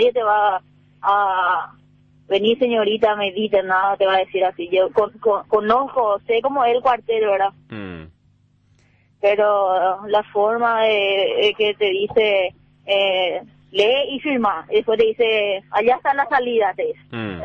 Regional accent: Ciudad del Este, Alto Paraná, Paraguay; Yo, por ejemplo, vengo de Ciudad del Este y estoy todavía por acá buscando una respuesta

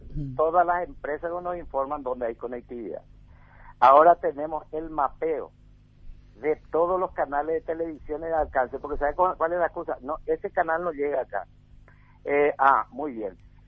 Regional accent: Paraguay; como paraguayo, no como ministro

